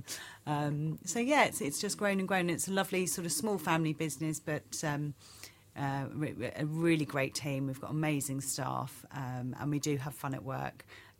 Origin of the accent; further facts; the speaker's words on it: Dublin, Leinster, Ireland; born there; moved away; So my mum's Irish. I was born in Dublin.